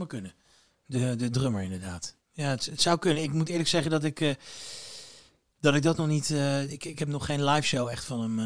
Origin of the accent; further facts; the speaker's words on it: Leidschendam, South Holland, Netherlands; Ik kom uit Leidschendam oorspronkelijk.